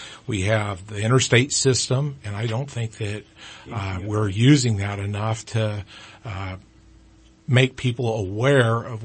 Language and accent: English; Anderson, California, United States; also born or lived in Chico; I was born in Chico, California, and then my father moved up to Redding, and we've been in Anderson for almost 54 years.